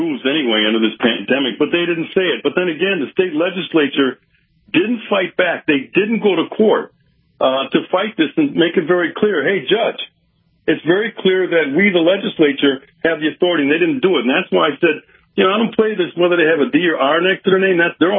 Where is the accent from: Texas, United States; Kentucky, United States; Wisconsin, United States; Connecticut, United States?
Wisconsin, United States; I decided to take the fight back from Washington, D.C., back to my home state of Wisconsin